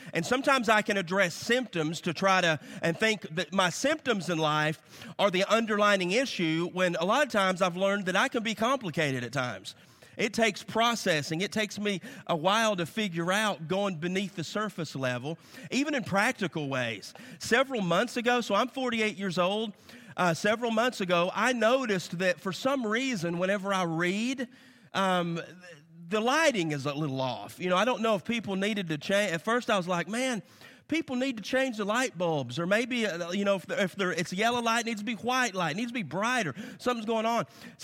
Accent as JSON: {"language": "English", "region": "Tennessee", "country": "United States", "said": "It's because, if you're new here, I'm from East Tennessee, so I still cheer for my Vols, whether they win or whether they lose."}